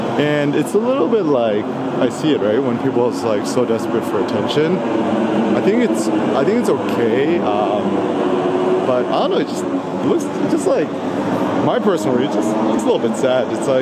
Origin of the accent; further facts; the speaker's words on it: California, United States; I'm from the Bay Area, I took out my 510 air code